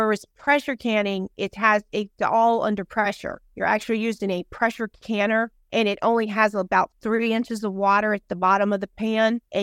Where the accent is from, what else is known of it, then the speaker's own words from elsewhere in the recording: the South, United States; accent: southern; Meat, yeah, like a meat. Yeah, you know, my Southern accent.